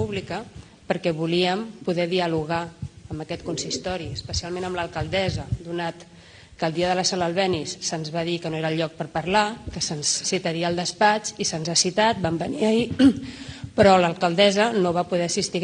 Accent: Catalonia, Spain; Com a bons catalans que som, som gent d'acollida, d'integració

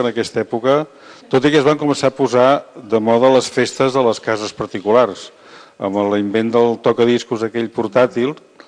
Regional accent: Llorenç del Penedès, Catalonia, Spain; born there; almenys el meu poble de naixença no va arribar, de que anessin tots de gris. Quin o tots de marró. Llorenç del Penedès, del Baix Penedès.

